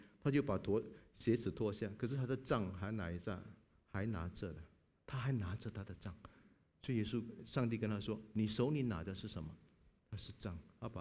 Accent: China; 我们中国人说很好，天生我才必有用

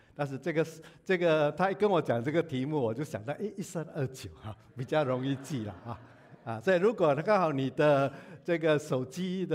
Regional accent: Singapore; 我们新加坡人三餐有的吃

